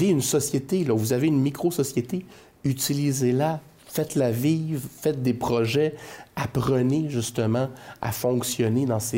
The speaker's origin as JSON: {"language": "French", "town": "Granby", "region": "Quebec", "country": "Canada", "lives_now": "Saguenay-Lac-Saint-Jean, Canada", "said": "moi, je viens de Granby, okay, dans la Haute-Yamaska, en Montérégie. J'ai trouvé l'amour à Montréal d'une fille du Lac-Saint-Jean, puis comme on dit par chez nous, qui prend épouse, prend pelouse, hein? Donc, j'arrive au Saguenay-Lac-Saint-Jean."}